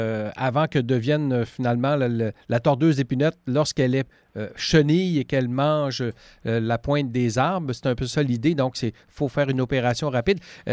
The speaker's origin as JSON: {"language": "French", "region": "Quebec", "country": "Canada", "said": "chez nous en Gaspésie"}